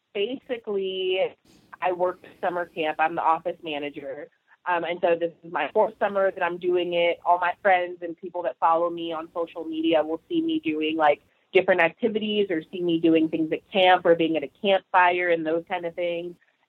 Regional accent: California, United States; now in Atlanta, United States; So basically, I started traveling solo about 3 years ago after I moved from California, where I'm from, to Atlanta.

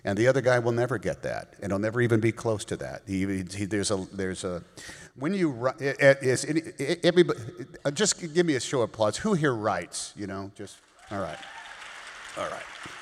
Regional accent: Oakland, California, United States; I grew up in Oakland, California, which I didn't realize at the time, but might have been officially the most integrated city in America, you know.

